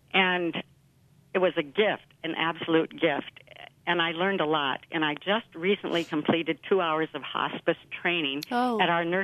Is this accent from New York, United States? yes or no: no; Chatfield, Minnesota, United States; also born or lived in Twin Cities; I left my job in the Twin Cities, and I came back to my hometown, Chatfield. It's 18 miles south of Rochester.